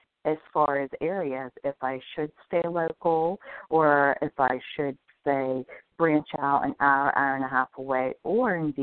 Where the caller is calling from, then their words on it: Pennsylvania, United States; Yes, I'm calling from Pennsylvania.